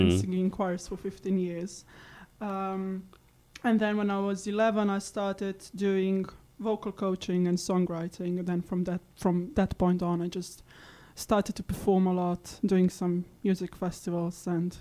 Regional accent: Slovenia; English is a second language; moved away as an adult; now in London, United Kingdom; Well, I'm from Slovenia originally.

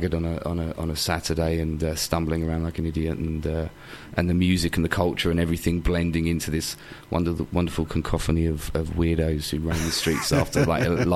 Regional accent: Chelmsford, East of England, United Kingdom; And although I'm from Chelmsford and from this area originally, and I love it, and you know, I always come back to it.

